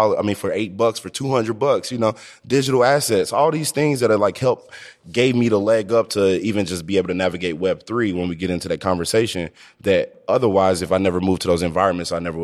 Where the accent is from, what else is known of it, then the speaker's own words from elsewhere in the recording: Ferguson, Missouri, United States; because I grew up in Ferguson.